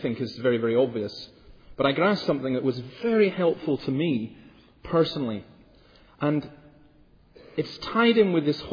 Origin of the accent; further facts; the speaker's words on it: Scotland, United Kingdom; I'm Scottish and we have a Scottish temperament.